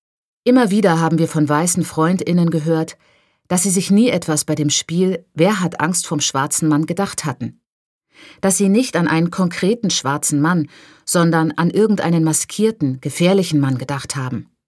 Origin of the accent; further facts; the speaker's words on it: Germany; now in Berlin, Germany; Aufgewachsen im Deutschland der 1980er Jahre, sind wir beide Mütter und leben in Berlin.